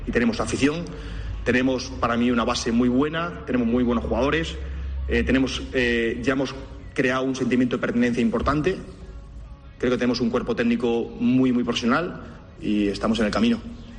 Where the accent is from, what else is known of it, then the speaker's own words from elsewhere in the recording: Extremadura, Spain; al final somos extremeños, no tenemos una mala relación